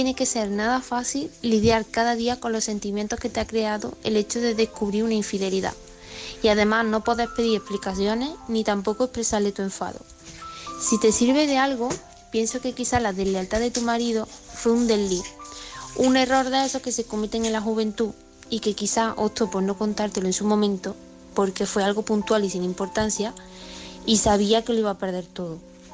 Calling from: Córdoba, Andalusia, Spain; corresponsal de Córdoba.

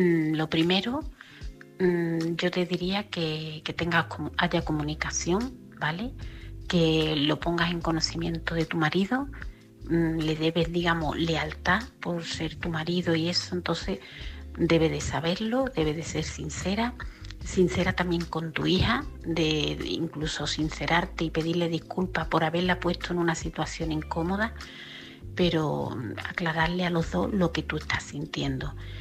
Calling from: Seville, Andalusia, Spain; corresponsal de Sevilla.

